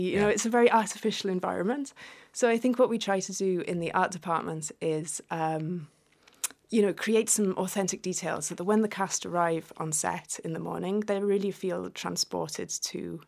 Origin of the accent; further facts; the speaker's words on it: Wales, United Kingdom; now in Dublin, Ireland; I'm from Wales originally, and my mum is from Galway.